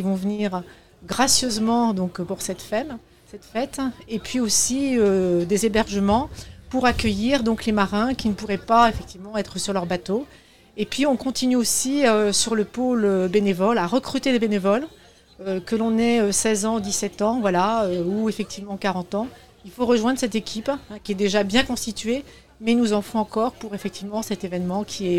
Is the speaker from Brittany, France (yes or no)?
yes; Brittany, France; now in Fécamp, France; Puisque je suis fécampoise depuis 2 ans et que effectivement mes origines me rapprochent de tout ce qui est fête maritime puisque je suis originaire de Bretagne.